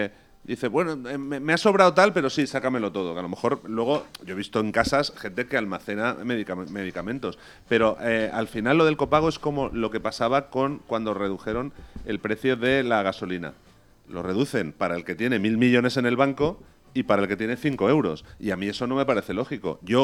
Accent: Spain; Qué alegres somos los españoles.

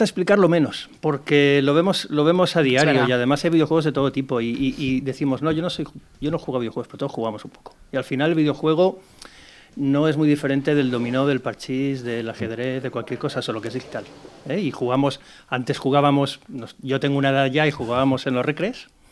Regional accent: Valencia, Valencian Community, Spain; Yo soy de aquí de Valencia, vengo de aquí de muy cerquita, de Patrais

